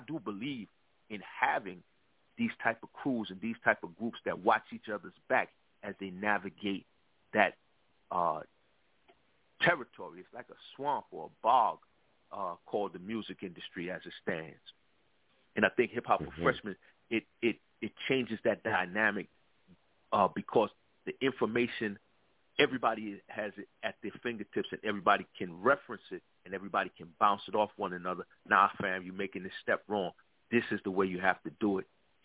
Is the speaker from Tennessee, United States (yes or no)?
no; Brooklyn, New York, United States; I'm from the East Coast, of course. I'm from Brooklyn, New York.